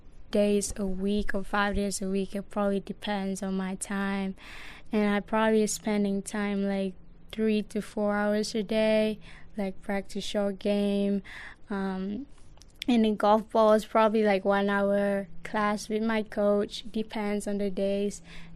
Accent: Malaysia; English is a second language; The most popular sport is probably football, I mean soccer in Malaysia, and badminton.

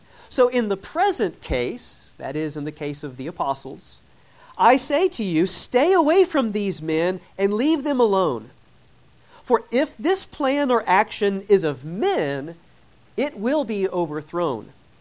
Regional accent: Westfield, Indiana, United States; I am from Westfield, as was announced already, and I feel a little bit guilty that I have not met most of you before because we're practically neighbors.

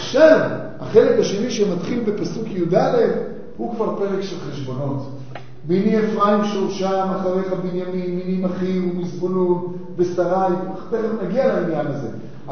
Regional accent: Tel Aviv, Tel Aviv District, Israel; אבל בילדותי בתל אביב, כל בוקר כשהייתי הולך לבית ספר

